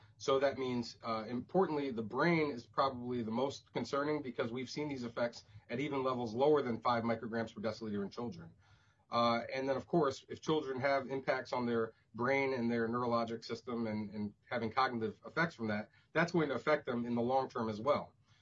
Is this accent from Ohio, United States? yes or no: no; Minneapolis, Minnesota, United States; In particular, I'm African-American. I grew up in North Minneapolis, and I'm a current resident of Northeast Minneapolis near the Lowry Bridge, notably a very industrial area.